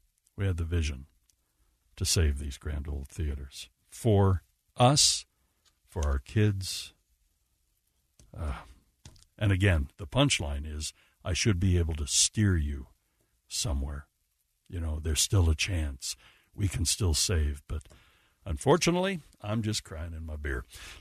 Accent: Mill Creek, Utah, United States; at least from the time I was 10 years old forward, I was raised in Mill Creek, and I remember the old meeting house.

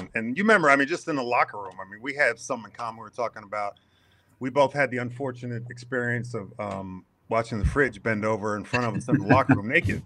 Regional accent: Philadelphia, Pennsylvania, United States; I mean, I grew up in Philly and then I went to Pitt, and those are big football towns.

